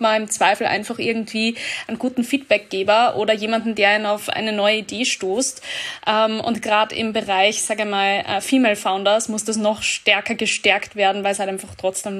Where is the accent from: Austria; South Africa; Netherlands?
Austria; was mir bei uns in Österreich total fehlt.